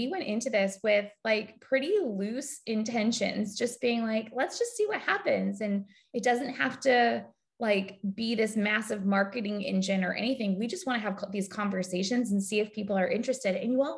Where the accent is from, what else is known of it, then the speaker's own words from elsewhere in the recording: California, United States; I'm from California, so I just don't know all of these things.